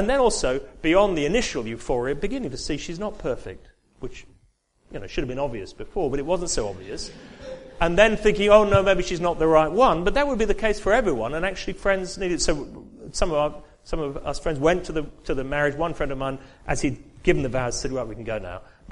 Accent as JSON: {"language": "English", "region": "England", "country": "United Kingdom", "said": "I'm from England, forgive me, you know, we do stupid things in England."}